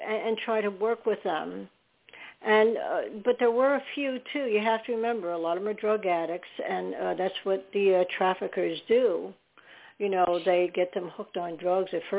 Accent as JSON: {"language": "English", "town": "New York City", "region": "New York", "country": "United States", "said": "I'm from New York, so I know all the city."}